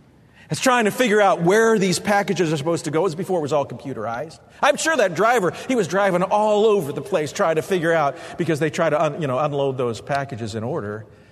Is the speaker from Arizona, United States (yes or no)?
yes; Phoenix, Arizona, United States; I grew up in Phoenix, Arizona, where everything is laid out in a perfect grid.